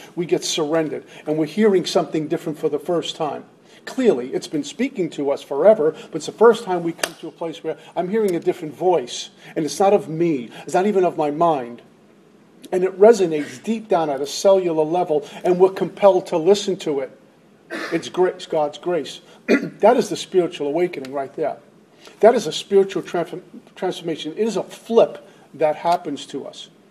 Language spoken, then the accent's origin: English; Brooklyn, New York, United States; I grew up in Brooklyn. I was used to the gangs. I was used to the tough guy.